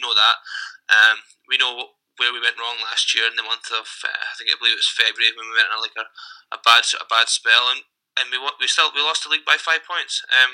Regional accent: United Kingdom; As a British player, I said it last year, you have to up your game if you want to have a job

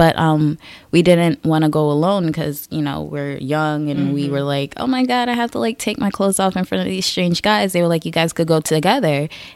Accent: Bronx, New York, United States; Well, I'm from New York, mm-hmm. the Bronx, more specifically.

